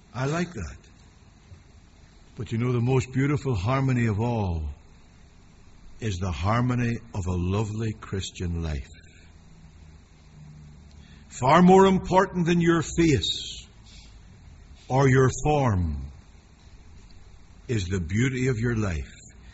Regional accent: Northern Ireland, United Kingdom; We come from Northern Ireland.

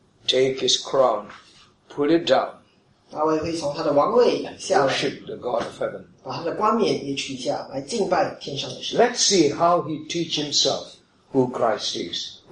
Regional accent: India; You know, when I was growing up, I grew up in India, and one day I was coming back from school.

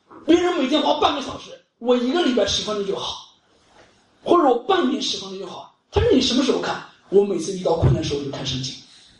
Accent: China; 当有一些在我们当地中国，我家乡

